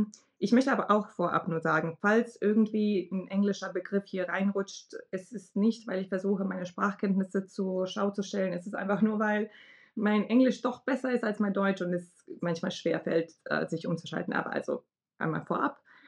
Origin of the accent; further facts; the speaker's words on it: Bosnia & Herzegovina; also born or lived in Germany; now in Sarajevo, Bosnia and Herzegovina; Ich bin gebürtige Bosnierin, wohne auch in Bosnien, in Sarajevo mit meinem Mann, der Deutscher ist.